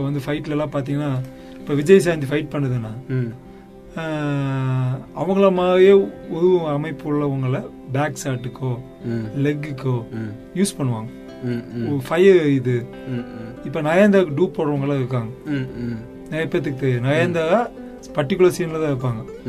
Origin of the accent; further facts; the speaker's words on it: Mullupadi, Tamil Nadu, India; now in Chennai, India; நான் வந்து கிணத்துக்குழு பக்கத்தால் ஒரு முள்ளுப்பாடி கிராமத்தில் தான் வளர்ந்தேன். கிணத்துக்குழு தான் படித்ததெல்லாம். சென்னையில் போய் ஒரு 18-22 வருஷம் ஆச்சு சார்.